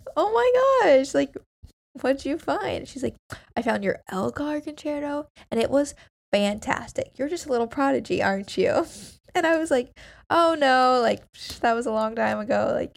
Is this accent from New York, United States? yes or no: no; California, United States; And everyone who knows I'm from California has been asking me how the cold has been.